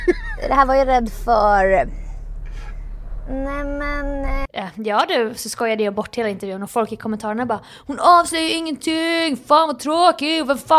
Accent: Småland, Sweden

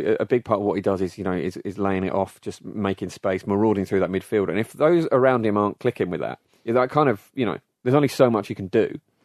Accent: Australia; particularly as an Aussie.

